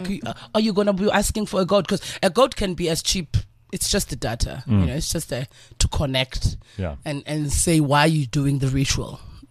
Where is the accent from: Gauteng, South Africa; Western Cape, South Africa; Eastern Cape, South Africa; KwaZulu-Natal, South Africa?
KwaZulu-Natal, South Africa; Mbangeni; We are from Mbangeni.